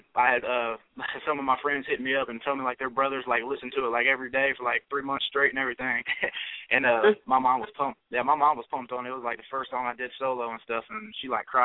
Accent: Piqua, Ohio, United States; growing up in Ohio, I came from one of the littler cities, Pickle, Ohio. Most people ain't heard of it. It's about 20 minutes north of Dayton.

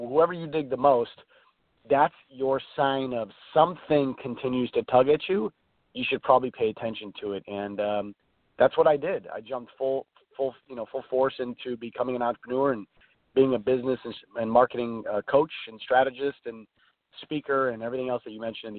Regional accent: Chicago, Illinois, United States; So the Chicago Cubs, I'm from Chicago, and they're doing their big parade today.

